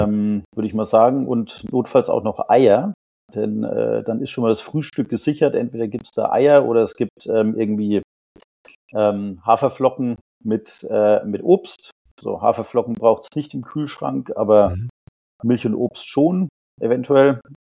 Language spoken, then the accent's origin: German; Bavaria, Germany; Landkreis Coburg, genau. Nicht aus Lautertal direkt, sondern eher ein anderes Dorf im Landkreis Coburg. Aber genau, ich komme aus der Region. Ich bin nie ernsthaft weggezogen. Bin auch heute noch hier.